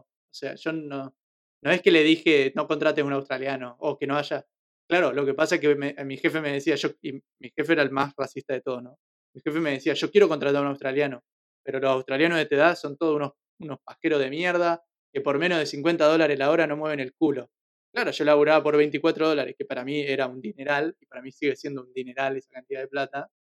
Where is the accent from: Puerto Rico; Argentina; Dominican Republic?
Argentina; ella es mi novia, somos los dos de Argentina.